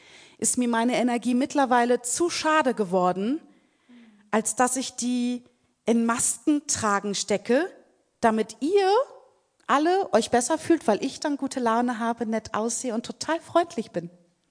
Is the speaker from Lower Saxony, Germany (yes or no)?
yes; Lower Saxony, Germany; ich habe meine Jugend im Solling verbracht, das ist mit dem Harz durchaus vergleichbar, was die Temperaturen angeht und die Höhenlagen